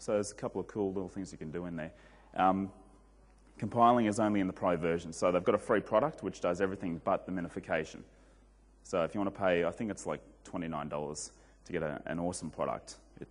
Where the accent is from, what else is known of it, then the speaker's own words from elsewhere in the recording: Melbourne, Victoria, Australia; I'm from Melbourne, so a lot of the Melbourne community is using CoffeeScript.